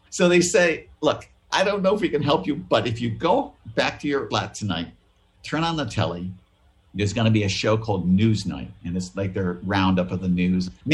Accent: United States; I, as an American, was in the UK

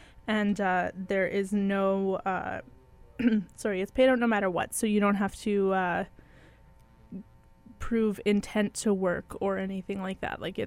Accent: Manitoba, Canada; because we are from Manitoba, that in the 70s there was a MINCOM experiment done.

